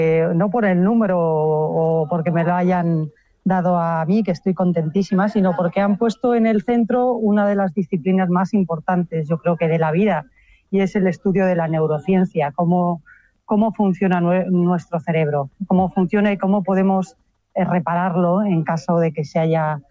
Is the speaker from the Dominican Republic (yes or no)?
yes; Dominican Republic; born there; Bueno, yo nací en la República Dominicana.